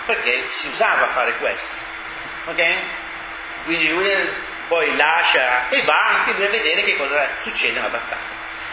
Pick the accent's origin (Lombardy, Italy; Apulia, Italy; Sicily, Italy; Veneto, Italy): Lombardy, Italy; Bergamo; Io sono bergamasco, diciamolo dire, giustamente da buon bergamasco, non ho fatto il muratore come mio padre e mio fratello